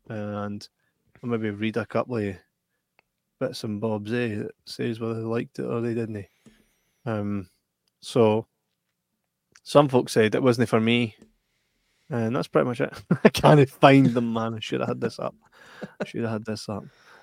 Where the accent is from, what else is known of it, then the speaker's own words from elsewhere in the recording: Scotland, United Kingdom; I'm from Scotland.